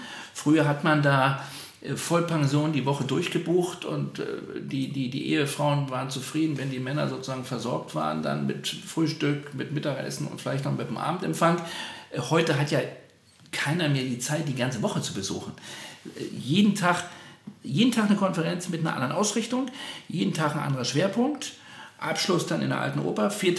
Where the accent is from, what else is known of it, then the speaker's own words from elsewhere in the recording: Berlin, Germany; wo ich als Berliner dann am Ende durchlaufe.